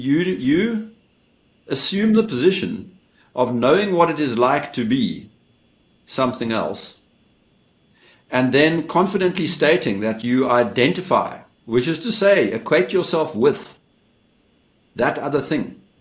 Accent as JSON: {"language": "English", "country": "South Africa", "tie": "born there", "said": "I could just say I was born in South Africa."}